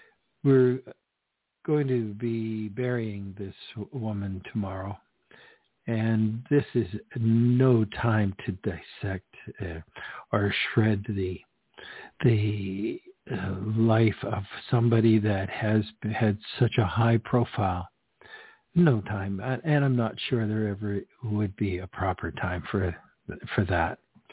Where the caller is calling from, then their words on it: Canada; I'm broadcasting this from Canada, and I'd like to pay homage to somebody significant to my country, to my nation